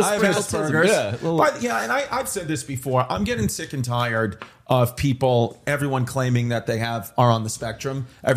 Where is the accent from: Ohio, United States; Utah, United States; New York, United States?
New York, United States; no, I grew up in New York. New York is like the mecca of stand-up. All I had to do to live my dream was take the train 6 stops.